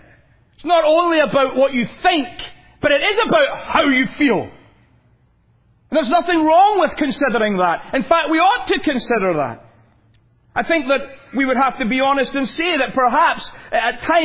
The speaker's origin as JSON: {"language": "English", "region": "Scotland", "country": "United Kingdom", "said": "I'm Scottish"}